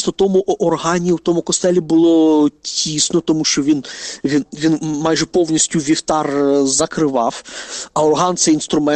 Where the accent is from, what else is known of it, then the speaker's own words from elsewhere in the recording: Kamianske, Dnipropetrovsk Oblast, Ukraine; Що в моєму рідному Кам'янському, що у Києві